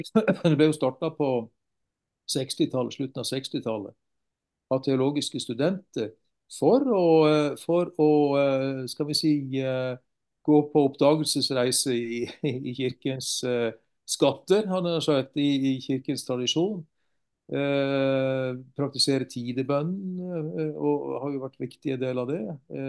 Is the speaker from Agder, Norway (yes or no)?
yes; Kristiansand, Agder, Norway; also born or lived in Trondheim; now in Bergen, Norway; Så jeg er født i Trondheim, oppvokst i Kristiansand og bor i Bergen.